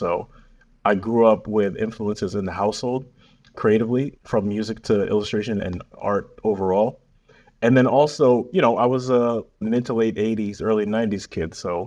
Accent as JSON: {"language": "English", "town": "Saratoga Springs", "region": "New York", "country": "United States", "said": "I'm originally from Saratoga Springs, New York, which is a small city in upstate New York."}